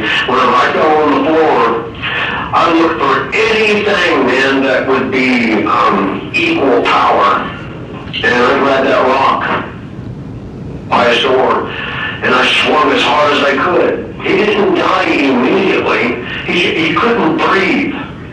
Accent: Oregon, United States; also born or lived in Tri-Cities, Washington; I'm from Oregon.

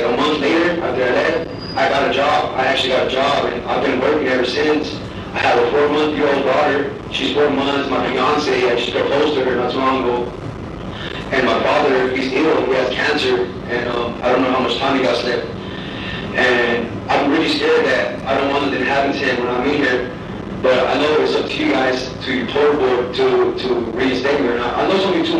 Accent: Casa Grande, Arizona, United States; and I'm from Casa Grande, Arizona. I'm not from Phoenix. I don't have family out there.

